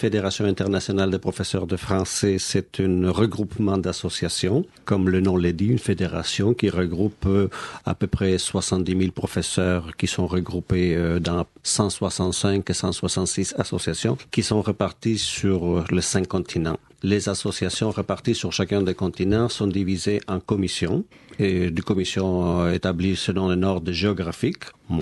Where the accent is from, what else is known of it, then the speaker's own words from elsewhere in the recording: Chile; French is a second language; Je vais prendre le cas de mon pays d'origine, le Chili